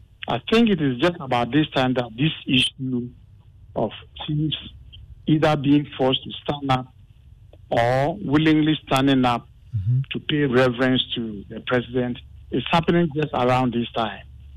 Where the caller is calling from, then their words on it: Michel Camp, Greater Accra, Ghana; I'm speaking from Michelle Camp.